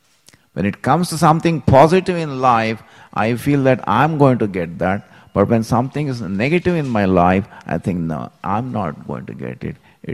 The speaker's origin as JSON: {"language": "English", "town": "Hyderabad", "region": "Telangana", "country": "India", "tie": "born or raised there", "said": "I still remember this street where I grew up in Hyderabad."}